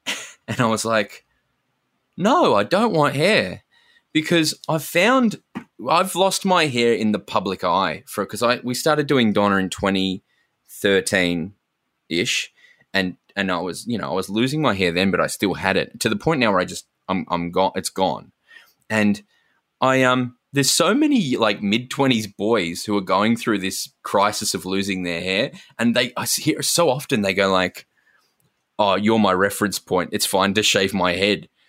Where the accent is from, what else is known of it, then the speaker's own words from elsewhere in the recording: Melbourne, Victoria, Australia; So I like we're three men from Melbourne, right?